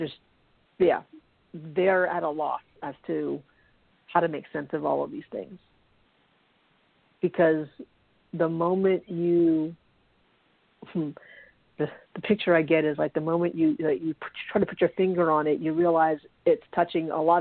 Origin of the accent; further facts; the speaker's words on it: Charleston, South Carolina, United States; and then seeing it happen in my hometown of Charleston, you know, there was a protest and then there were riots, there was looting.